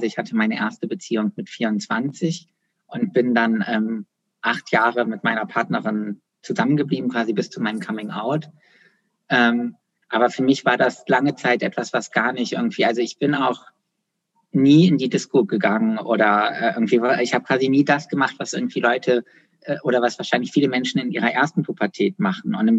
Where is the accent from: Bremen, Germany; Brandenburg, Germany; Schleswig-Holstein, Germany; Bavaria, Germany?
Bremen, Germany; moved away as an adult; Als ich 18 geworden bin, bin ich nach Bayreuth gezogen. Ich bin in Bremen aufgewachsen